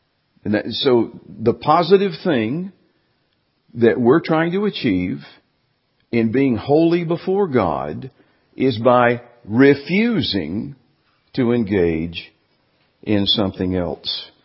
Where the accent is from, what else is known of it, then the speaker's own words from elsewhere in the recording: Birmingham, Alabama, United States; I grew up in Birmingham, Alabama.